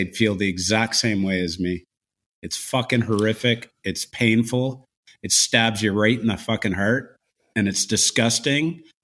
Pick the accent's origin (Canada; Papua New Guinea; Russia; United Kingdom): Canada; Victoria, British Columbia; I'm from Victoria.